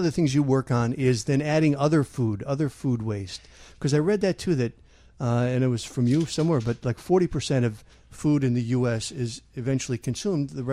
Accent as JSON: {"language": "English", "town": "Manteno", "region": "Illinois", "country": "United States", "tie": "born or raised there", "said": "When I grew up in Manteno, which is a little bit west of there."}